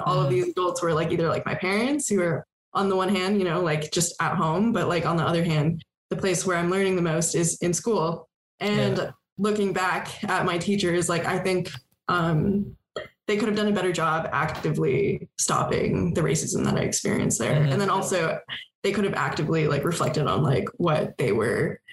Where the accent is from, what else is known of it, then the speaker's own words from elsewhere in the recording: Solvang, California, United States; Sullivan, California. It's a little Danish tourist town 30 minutes out of Santa Barb